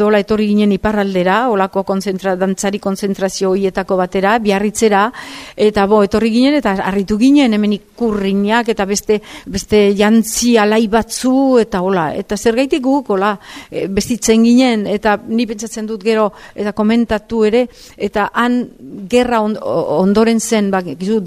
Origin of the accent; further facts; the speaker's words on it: Ugao-Miraballes, Basque Country, Spain; ni ze 16 urtekin edo nituenean, ba dantzatalde bat egin genuen gure herrian Ugaon